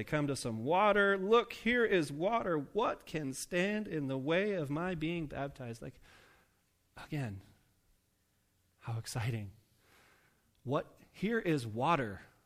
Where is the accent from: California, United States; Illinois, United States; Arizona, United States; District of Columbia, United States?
Illinois, United States; Rockford; was also from Rockford, my hometown, which is about an hour from Chicago.